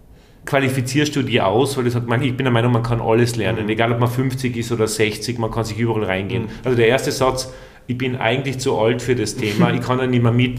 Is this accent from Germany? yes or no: no; Austria; als Österreicher, überzeugter Österreicher, der gern da lebt